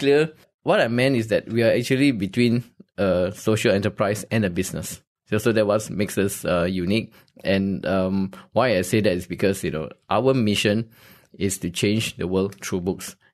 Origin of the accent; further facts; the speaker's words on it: Malaysia; As a Malaysian